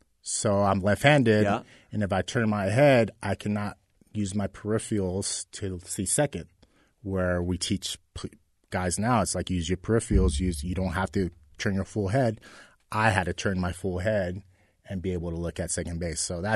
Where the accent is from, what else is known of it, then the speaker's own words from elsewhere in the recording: California, United States; Growing up in Southern California, Fernando Valenzuela was a big deal in the '80s.